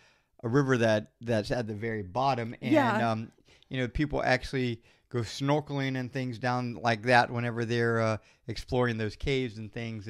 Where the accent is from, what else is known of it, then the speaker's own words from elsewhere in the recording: United States; as an American, you should go to all of the parks.